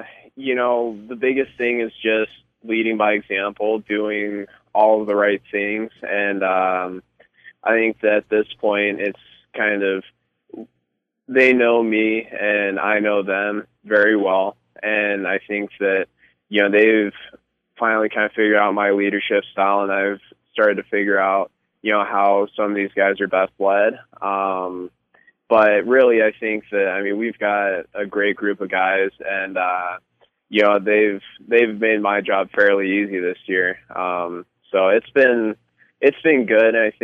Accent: Colorado, United States; Y'all look back to my home state again, Colorado Avalanche.

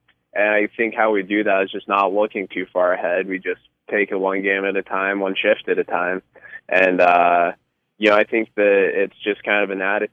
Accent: Colorado, United States; Y'all look back to my home state again, Colorado Avalanche.

